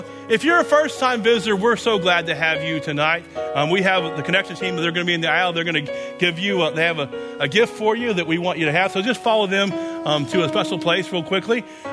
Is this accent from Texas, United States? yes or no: yes; Texas, United States; You know, we're from Texas originally, so I'm sure my parents are glad to be back home in Texas